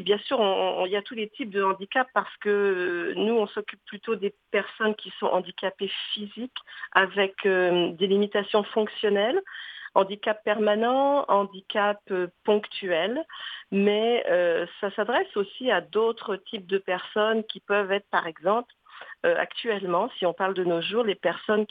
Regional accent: France; Mais je ne suis pas scandinave. Non? Je suis française.

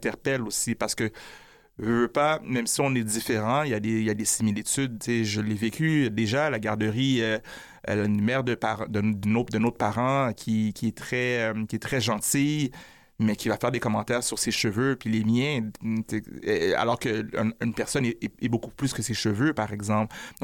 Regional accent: Quebec, Canada; born there; comme quand on dit que je suis un Québécois, déjà, ça m'exclut comme Québécois alors que je suis né ici.

